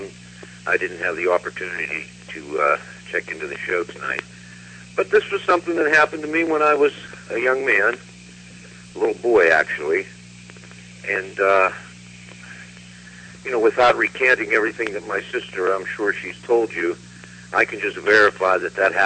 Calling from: Pittsburgh, Pennsylvania, United States; from Pittsburgh.

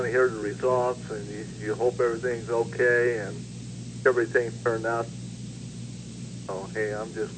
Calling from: Phoenix, Arizona, United States; calling from Phoenix.

